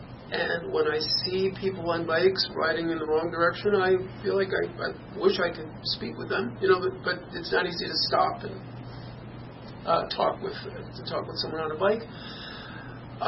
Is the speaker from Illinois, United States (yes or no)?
no; New Paltz, New York, United States; I'm from New Paltz